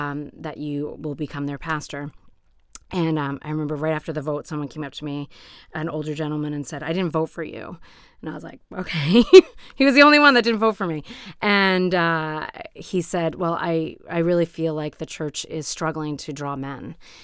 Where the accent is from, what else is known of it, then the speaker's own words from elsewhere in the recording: Rhode Island, United States; So I grew up Lutheran in Rhode Island, so this is not a new faith for me.